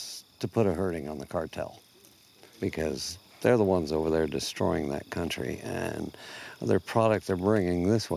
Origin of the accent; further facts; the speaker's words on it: San Francisco, California, United States; I grew up in the 60s in San Francisco, so I found out about drugs and everything at an early age.